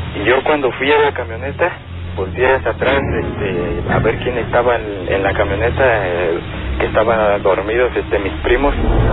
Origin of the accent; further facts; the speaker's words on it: Pátzcuaro, Michoacán, Mexico; Como yo soy de Pátzcuaro, allí acostumbran mucho a cada año ir a una fiesta